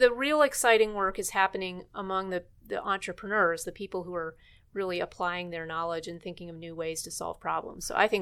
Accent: Cleveland, Ohio, United States; Yeah, no, I'm from Cleveland, so I am a Buckeye.

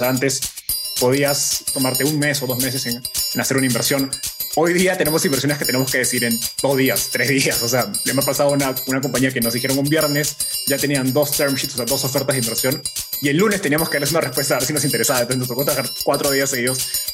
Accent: Peru; moved away as an adult; now in Mexico; Yo siempre empiezo diciendo que soy un peruano viviendo en México hace 2 años

